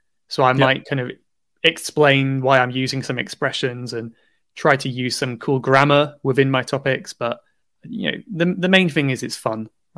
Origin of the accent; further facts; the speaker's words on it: South West England, United Kingdom; now in London, United Kingdom; I'm from Cornwall in the southwest of England, living in London as we're recording now.